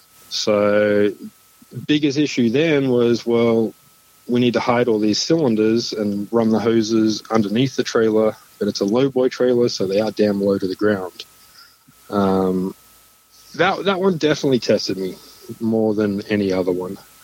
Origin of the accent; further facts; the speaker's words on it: Melbourne, Victoria, Australia; also born or lived in Northern Territory, Australia; So Australia, grew up just outside of Melbourne, and which is way southeast, and then also grew up in the Northern Territory, which is full blown outback on a 3,000 acre cattle station.